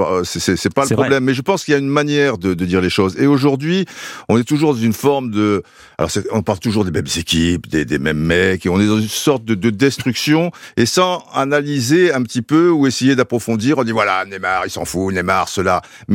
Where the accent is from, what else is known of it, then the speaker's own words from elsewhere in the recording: Brazzaville, Republic of the Congo; born there; je suis né à Brazzaville